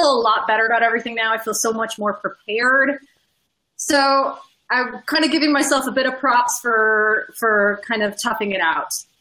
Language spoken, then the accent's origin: English; Canada; yeah, I'm Canadian, and I'm in the process of renewing my visa so I can stay here